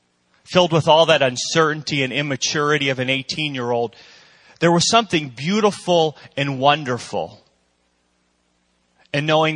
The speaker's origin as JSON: {"language": "English", "town": "Pittsburgh", "region": "Pennsylvania", "country": "United States", "said": "I'm from Pittsburgh, Pennsylvania."}